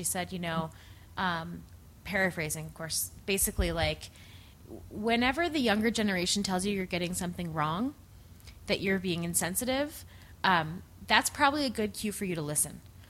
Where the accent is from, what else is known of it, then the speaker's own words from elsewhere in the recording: Colorado, United States; And I'm from Colorado. How dare you?